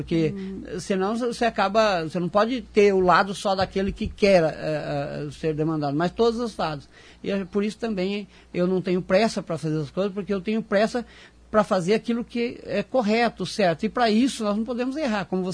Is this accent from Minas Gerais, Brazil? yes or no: no; Maringá, Paraná, Brazil; born there; Eu nasci aqui em Maringá, meu pai é pioneiro aqui em Maringá, trabalhador, servidor do município.